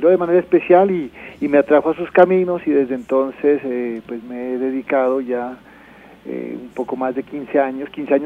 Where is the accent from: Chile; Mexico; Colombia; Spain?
Colombia; Pasto, Nariño; born there; Yo nací en Pasto y bueno, una vez terminado mi bachillerato, pues bueno, tenía que tomar un rumbo.